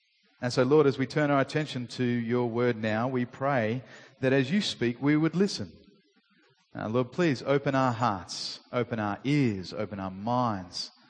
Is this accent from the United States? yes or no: no; Australia; I am Australian.